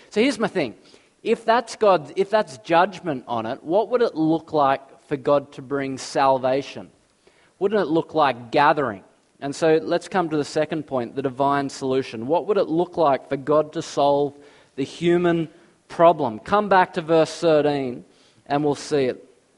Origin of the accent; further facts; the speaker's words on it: Australia; you're not from Australia, I am from Australia.